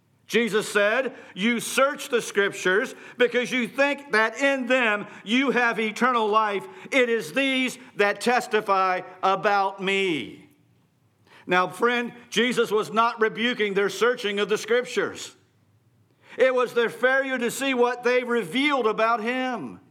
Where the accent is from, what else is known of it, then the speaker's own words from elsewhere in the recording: West Virginia, United States; And, I'm from West Virginia, which means that we're not the brightest light and sharpest knife in the drawer.